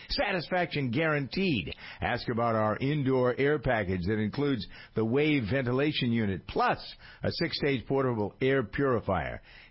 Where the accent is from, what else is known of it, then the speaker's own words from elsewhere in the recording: United States; I mean, I'm an American through and through